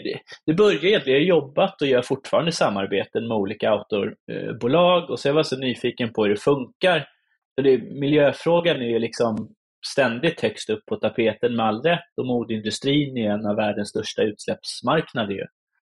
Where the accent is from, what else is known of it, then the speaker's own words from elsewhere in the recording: Sweden; Men jag är svensk.